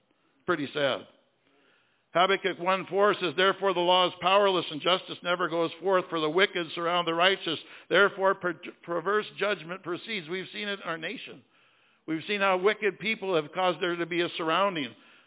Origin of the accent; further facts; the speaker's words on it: Seattle, Washington, United States; I'm from Seattle. Maybe you have different kinds of coffee down here, but we have Starbucks everywhere.